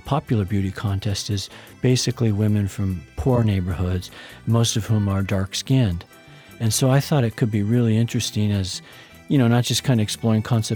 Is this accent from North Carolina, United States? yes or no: no; California, United States; you bring your perspective as an American, as a Californian there, and you're in a position to learn